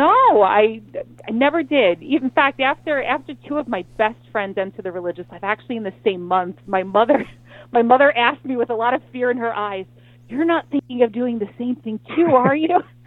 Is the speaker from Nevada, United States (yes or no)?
no; New York, United States; I always let people know I'm from the Bronx because I feel like it explains a little bit my character